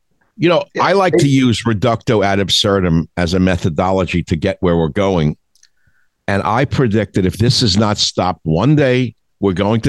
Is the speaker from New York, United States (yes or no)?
yes; New York, United States; born there; I was born in New York.